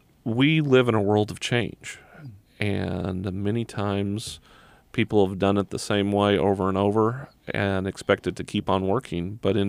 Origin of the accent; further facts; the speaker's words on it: Missouri, United States; I grew up in Clay County. I grew up on 120th Street. I now live on 128th, so I did not go far.